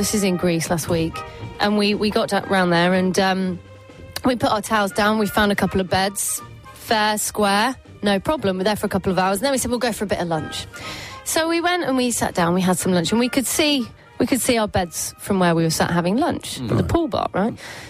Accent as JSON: {"language": "English", "country": "United Kingdom", "said": "As British citizens, we need to take a stand."}